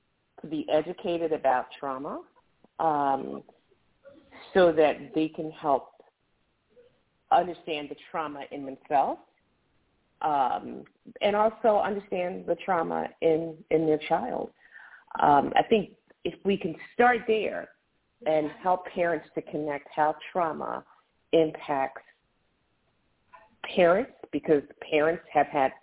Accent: Philadelphia, Pennsylvania, United States; I'm from Philly, so I know what you mean.

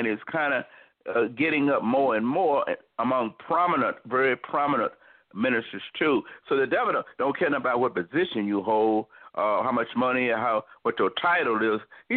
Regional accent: the South, United States; I was kind of a little shocked there by me growing up in the South

